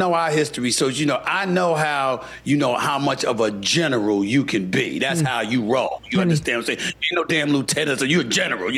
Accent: New York City, New York, United States; I mean, I grew up in New York City, diehard Knicks fan all my life.

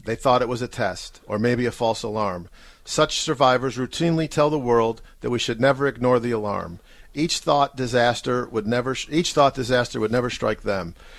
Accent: Ohio, United States; When I was growing up in Cuyahoga, it was peaceful, there were lots of parks, and we didn't have high-density housing.

